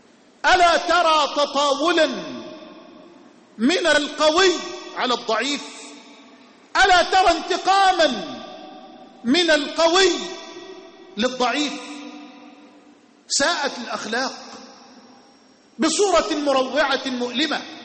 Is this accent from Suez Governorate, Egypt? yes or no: yes; Suez, Suez Governorate, Egypt; في مدينتي الحبيبة إلى قلبي في مدينة السويس